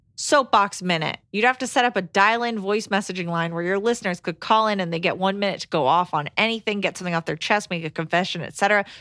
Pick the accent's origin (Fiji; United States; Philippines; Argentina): Argentina; also born or lived in Hong Kong; now in Australia; I'm 28 female from South America, Argentina, living in Australia.